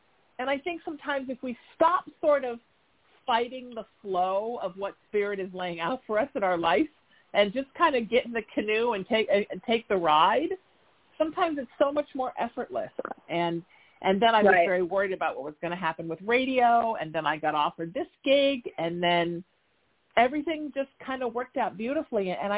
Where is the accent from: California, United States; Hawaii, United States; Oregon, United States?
California, United States; Huntington Beach; now in Los Angeles, United States; You know, I grew up in Huntington Beach, about an hour south of L.A. And I moved to Los Angeles after college